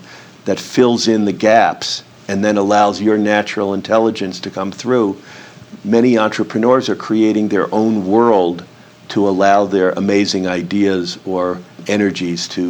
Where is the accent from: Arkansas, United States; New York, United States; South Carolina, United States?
New York, United States; Long Island; also born or lived in New Jersey / Boston; I grew up first in New Jersey, but then in Boston. And finally, when I was in fourth grade, moved to the suburbs of Long Island outside of New York.